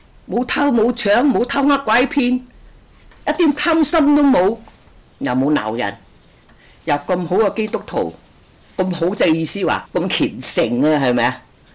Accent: Guangdong, China; 我個老公山東人，我廣東人，我18歲，佢講個話我一句都唔識聽

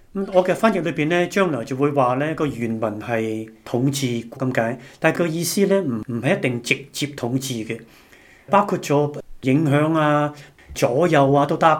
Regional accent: China; 我因为我是爱国，我是中国人，我是属于亚洲的。

